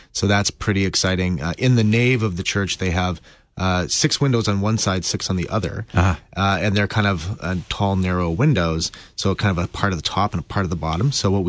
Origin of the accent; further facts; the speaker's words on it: Stony Plain, Alberta, Canada; now in Regina, Canada; I'm from Canada, so I'm just down in St. Louis area visiting, and I'm a pastor in Regina, Saskatchewan, Canada. But I grew up in Stony Plain, Alberta, which is just the province over.